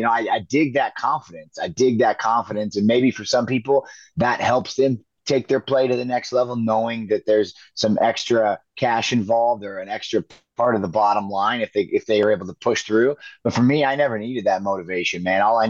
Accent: Buffalo, Iowa, United States; I grew up in Buffalo, Iowa, in a small town of less than 1,000 people.

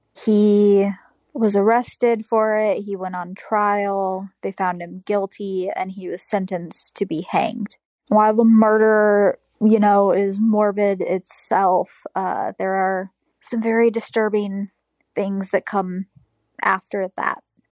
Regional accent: Illinois, United States; I am from Central Illinois.

